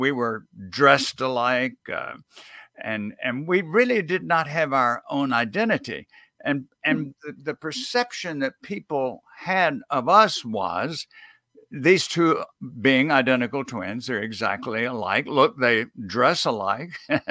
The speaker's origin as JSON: {"language": "English", "region": "Deep South", "country": "United States", "tie": "born or raised there", "said": "I grew up in the Deep South, and I did my graduate work in Ohio."}